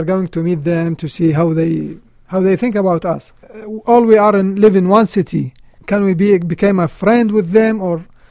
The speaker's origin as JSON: {"language": "English", "country": "Iraq", "second_language": "English", "lives_now": "United States", "said": "I'm from Iraq"}